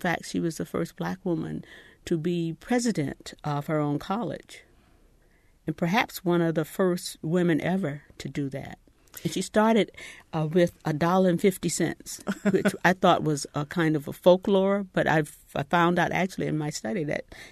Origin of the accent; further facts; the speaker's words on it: Miami, Florida, United States; As a child growing up in Miami, Florida, we used to have what was then called Negro History Week.